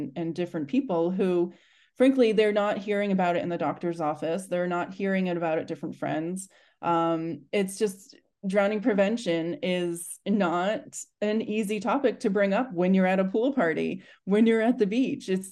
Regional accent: Maine, United States; So I'm from Maine. I live here and we're on the ocean.

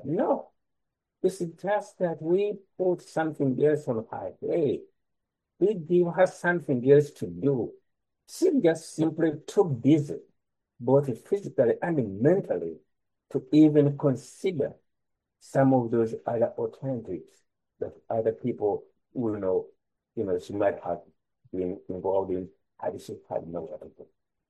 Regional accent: Uganda; I cannot forget that I'm from Uganda.

